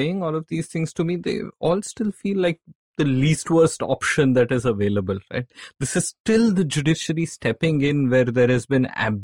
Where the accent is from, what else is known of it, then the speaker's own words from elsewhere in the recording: Bangalore, Karnataka, India; So I come from Bangalore. We have a city full of former lakes.